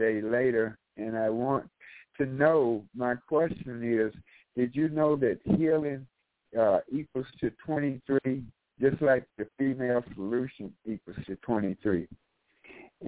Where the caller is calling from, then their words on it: Chicago, Illinois, United States; Is calling from Chicago